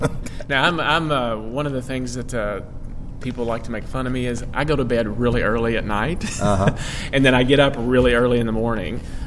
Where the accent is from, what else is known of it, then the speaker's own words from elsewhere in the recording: Kentucky, United States; Yeah, I'm born and raised in Bourbon County. Bourbon County. In central Kentucky. You know, Bourbon County is sort of what you picture when most people picture Kentucky. It's the big horse farms, the plank fences, the stone fences. All my family's still there.